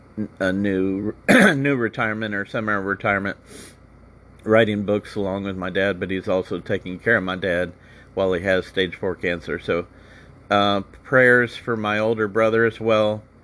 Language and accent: English; Indianapolis, Indiana, United States; I'm the youngest of five. We're from Indianapolis. My dad's from Chicago.